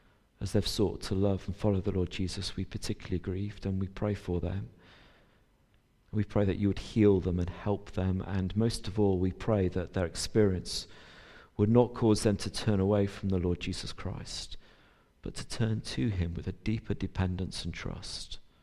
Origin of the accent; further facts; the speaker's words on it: Yorkshire and the Humber, United Kingdom; I say this as a Yorkshireman with deep pockets, where the change is hard to find.